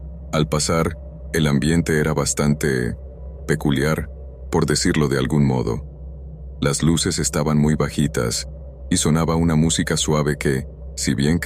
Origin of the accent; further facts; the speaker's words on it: Romania; la verdad es que soy un chef bastante famoso en mi país, Rumanía